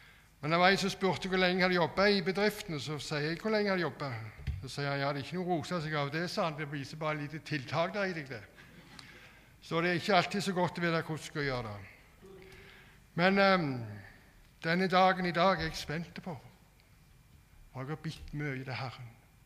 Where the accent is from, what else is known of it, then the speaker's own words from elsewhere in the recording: Randaberg, Rogaland, Norway; Jeg er fra Randaberg, reist som fritidsforkynner i Nordmisjon.